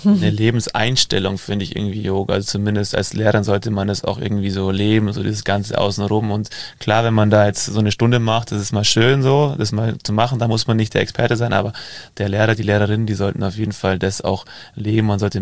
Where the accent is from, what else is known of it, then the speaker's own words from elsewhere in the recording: Geretsried, Bavaria, Germany; ich bin ja aus Geretsried, nicht weit weg von Starnberg